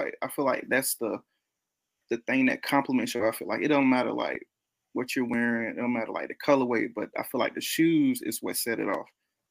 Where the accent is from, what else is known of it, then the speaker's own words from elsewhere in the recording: Georgia, United States; so I'm from South Georgia, so I used to go to Jack's because my mom from she from there.